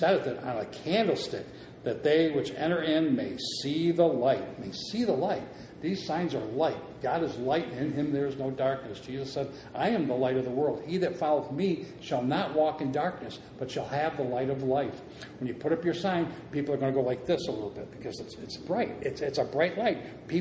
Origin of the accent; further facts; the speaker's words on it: Philippines; accent: Philippine; Like I would have talked in my Philippine accent. Okay, praise the Lord. By the way, I'm sorry for my accent.